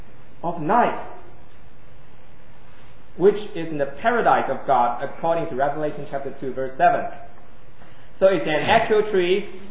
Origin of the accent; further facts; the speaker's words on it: California, United States; I came from California. It's a state of sunshine. I really appreciate the sunshine there.